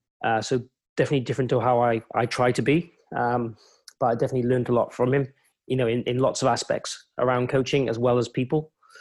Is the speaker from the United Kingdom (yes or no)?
yes; Wales, United Kingdom; because I'm a Welsh guy